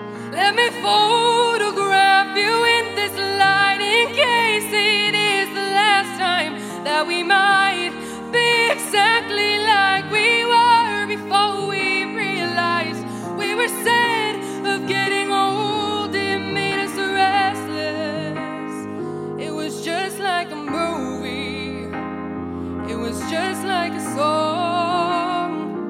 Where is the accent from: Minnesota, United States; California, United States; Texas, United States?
Minnesota, United States; I'm from the Fertile Beltrami FFA chapter, proudly representing my state of Minnesota.